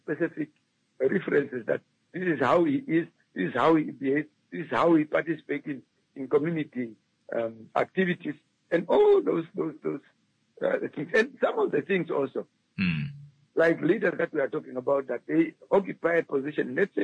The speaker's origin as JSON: {"language": "English", "country": "Namibia", "lives_now": "Windhoek, Namibia", "said": "I have been working in Windhoek, but my home state is still in the north."}